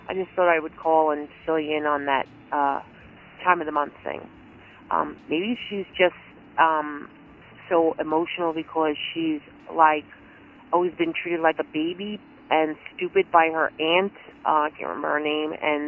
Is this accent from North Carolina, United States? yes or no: no; New York, United States; accent: New York; It's hard for me to say my New York accent.